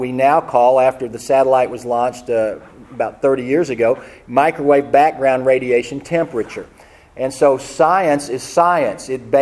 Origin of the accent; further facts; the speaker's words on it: Missouri, United States; Because I'm from Missouri, and I've seen skeletons